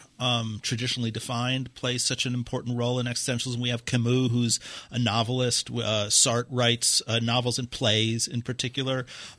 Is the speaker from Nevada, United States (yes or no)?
no; New York City, New York, United States; accent: New York; I grew up in New York City in a very poor neighborhood, in a very bad neighborhood.